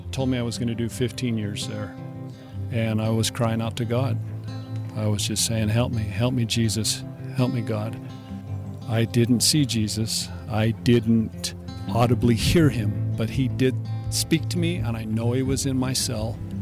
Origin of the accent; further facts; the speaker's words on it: Salt Lake City, Utah, United States; Well, my family has been Mormon for like five and six generations. And I grew up in Salt Lake as a mainstream, what we call modern-day Mormon.